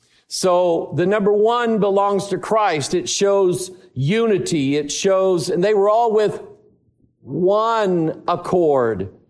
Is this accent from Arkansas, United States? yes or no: yes; Pine Bluff, Arkansas, United States; born there; moved away; I was born in Arkansas. Pine Bluff, who knows where that is? Pine Bluff, on the other side of the levee. The wrong side of the levee, the cotton field side of the levee.